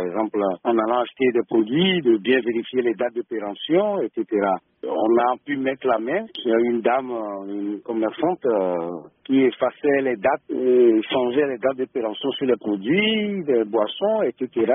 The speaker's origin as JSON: {"language": "French", "country": "Togo", "said": "Et chez nous, au Togo, il y a ce problème des eaux en sachet"}